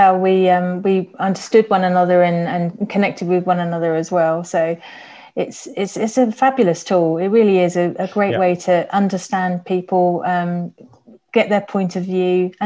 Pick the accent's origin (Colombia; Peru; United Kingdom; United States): United Kingdom; I've got to ask. I'm a Brit.